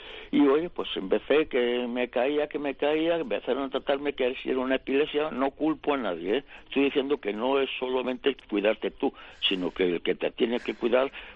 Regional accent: Madrid, Community of Madrid, Spain; moved away as an adult; now in Alicante, Spain; pues yo soy de Madrid, yo me jubilé y me vine aquí a Alicante, ¿no?

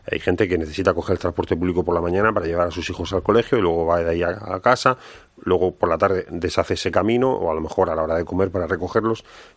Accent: Region of Murcia, Spain; tiene una huerta maravillosa en el campo Cartagena, déjeme que aproveche para barrer para mi tierra

